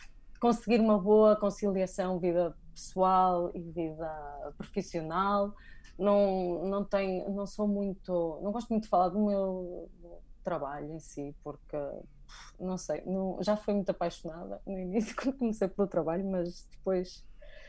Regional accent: Portugal; moved away as an adult; eu saí de Portugal porque não queria ser Recibo Verde e aqui agora sou freelancer.

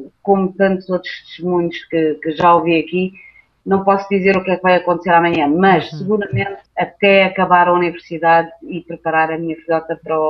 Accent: Portugal; also born or lived in Africa; E eu, como sou de Portugal e como sou de África

